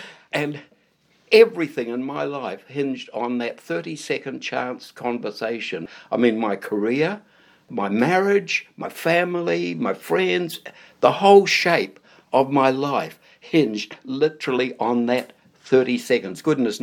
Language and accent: English; Hastings, Hawke's Bay, New Zealand; born there; Okay, well, I was born in Hastings in 1936. … I was an only child.